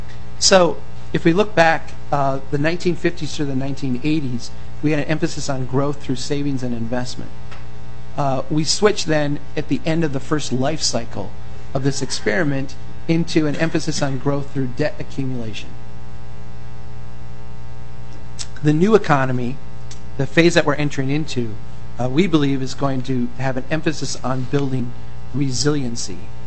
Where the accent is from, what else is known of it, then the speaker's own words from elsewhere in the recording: Brainerd, Minnesota, United States; This is again in my hometown of Brainerd.